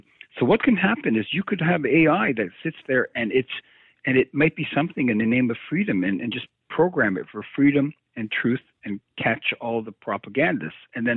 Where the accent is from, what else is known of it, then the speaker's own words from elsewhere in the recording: Canada; You know, I grew up in Canada, but we listened to a lot of U.S. news.